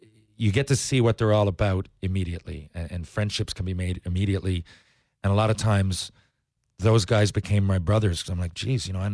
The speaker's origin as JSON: {"language": "English", "region": "Newfoundland and Labrador", "country": "Canada", "said": "I'm an only child. They became my brothers, and so wherever I was, my teammates, and I'm from Newfoundland, so I was always alone."}